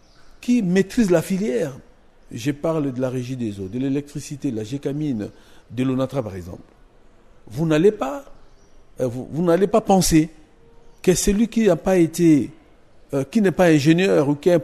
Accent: DR Congo; en tant que Congolais

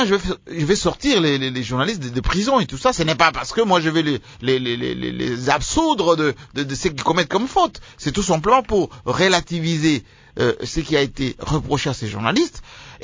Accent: Kasaï, DR Congo; Chez nous, au Kassai, moi je suis du Kassai

